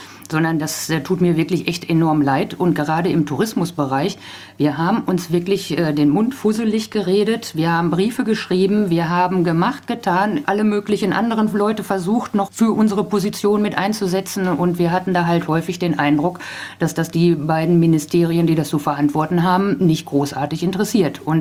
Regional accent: North Rhine-Westphalia, Germany

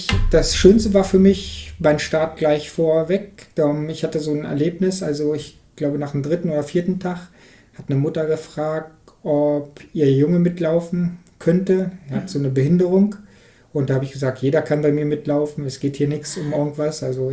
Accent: Harz, Germany; born or raised there

